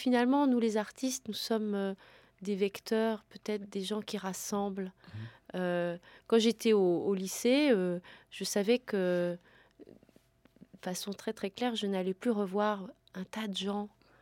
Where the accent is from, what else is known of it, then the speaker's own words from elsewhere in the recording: Montargis, Centre-Val de Loire, France; born there; Oui, je suis née à Montargis.